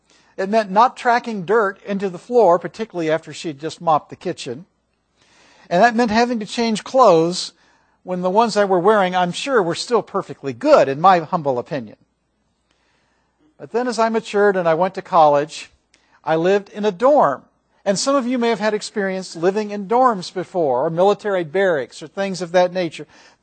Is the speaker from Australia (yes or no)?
no; Missouri, United States; Now, I was raised in Missouri, not in California, But in Missouri, there was this culture among second grade boys that girls had cooties.